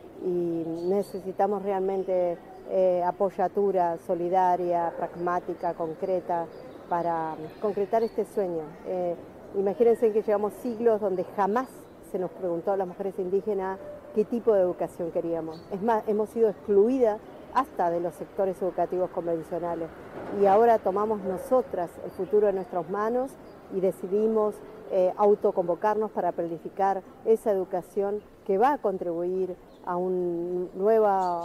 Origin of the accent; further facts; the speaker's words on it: Patagonia, Argentina; Vengo de la Puebla Ibirimapu, del sur de la Patagonia, bajo administración argentina.